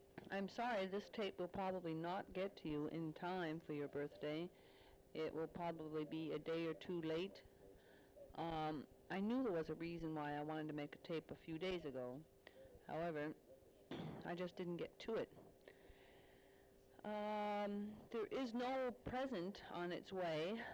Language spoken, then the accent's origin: English; United States; everybody kind of gapes at you because you're an American to begin with. But being an American female is something else again, because there's so few over right in this area.